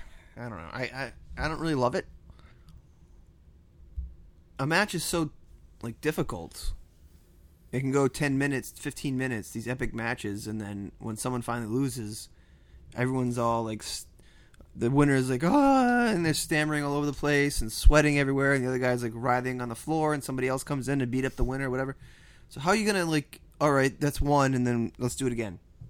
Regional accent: United States; I'm a hypocrite. I'm very American.

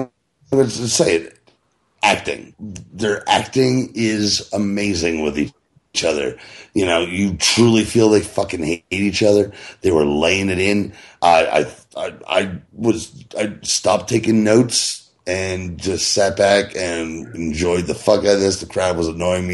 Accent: New Jersey, United States; also born or lived in Kentucky; I'm a New Jersey guy, but I was born in Kentucky

